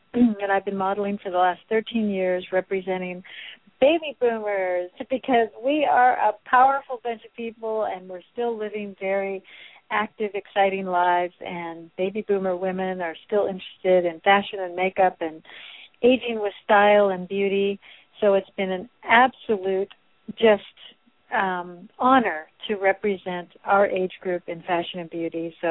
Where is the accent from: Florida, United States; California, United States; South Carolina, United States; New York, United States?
California, United States; also born or lived in Seattle, United States; I was born in Seattle, Washington. I grew up in Northern California during the 60s, so it was all about Twiggy and fashion and all of that at the beginning